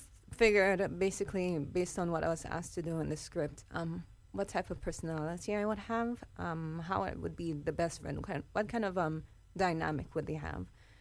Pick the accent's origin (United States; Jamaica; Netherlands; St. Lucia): St. Lucia; When I heard the opportunity to assist a fellow Saint Lucian in pursuing his goals, that also had a major part to play in it.